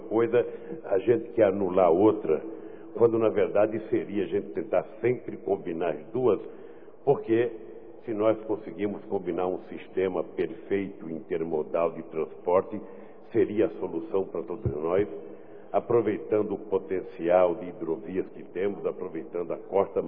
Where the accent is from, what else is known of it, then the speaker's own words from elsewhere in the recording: Minas Gerais, Brazil; E como mineira, silenciosamente estava trabalhando